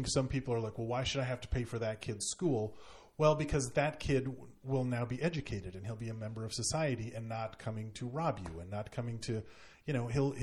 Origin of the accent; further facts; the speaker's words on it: United States; And as an American, I don't feel I have religious freedom